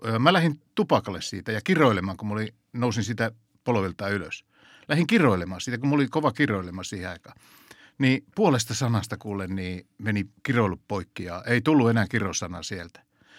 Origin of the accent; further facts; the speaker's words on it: Kokkola, Central Ostrobothnia, Finland; also born or lived in Kannonkoski; Silloin kun olin poikanen, ja muutettiin Kannonkoskelta, mä oon syntynyt Kannonkoskella Keski-Suomessa, ja ne Pohjanmaalla sanoikin, että tuo yksi on vähän erilainen. Niin kun me muutettiin sinne Kokkolaan, niin äiti vei meitä Kokkolan helluntaiseurakunnan pyhäkouluun.